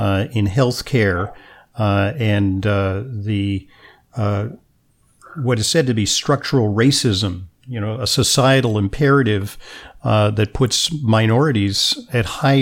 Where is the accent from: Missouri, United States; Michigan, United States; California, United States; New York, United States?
California, United States; Los Angeles; you work at USC, because I'm from Los Angeles.